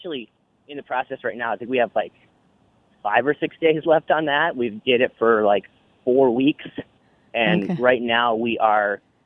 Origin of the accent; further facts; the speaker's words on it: South Dakota, United States; And out here, whenever I tell anybody I'm from South Dakota, I'm usually the first person they've ever met from South Dakota